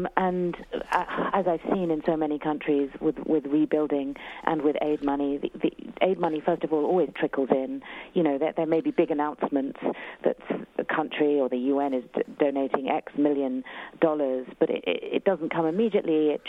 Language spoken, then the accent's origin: English; Iran; I am originally Iranian. I was born in Iran.